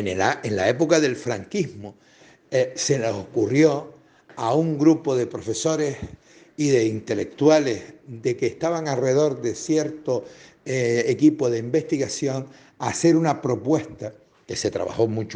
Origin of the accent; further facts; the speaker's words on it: Canary Islands, Spain; como canario